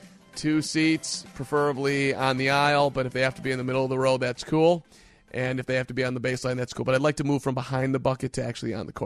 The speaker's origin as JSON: {"language": "English", "town": "Cincinnati", "region": "Ohio", "country": "United States", "tie": "born or raised there", "said": "I'm rooting for a team that isn't going to make the World Series, the Reds. That's my hometown."}